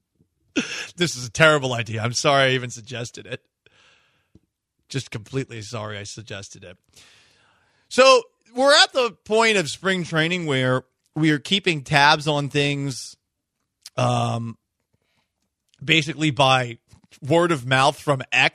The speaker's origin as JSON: {"language": "English", "region": "Florida", "country": "United States", "said": "Listen, I'm from Florida."}